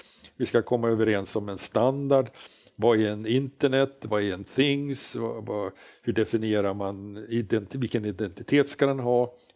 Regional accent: Norrland, Sweden; Och jag är ju norrlänning och är ju född på hårt bröd och klart fjällvatten.

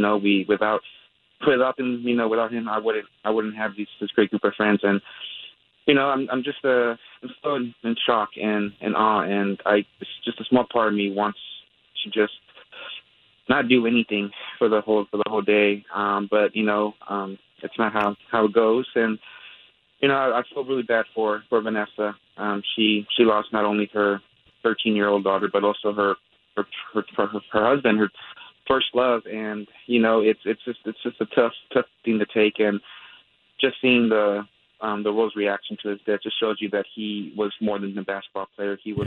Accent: Los Angeles, California, United States; now in Eugene, United States; I grew up in Los Angeles, and I grew up a Laker fan.

